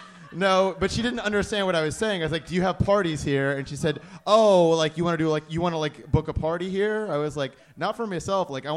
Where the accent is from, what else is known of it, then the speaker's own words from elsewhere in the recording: Dallas, Texas, United States; I'm from Dallas.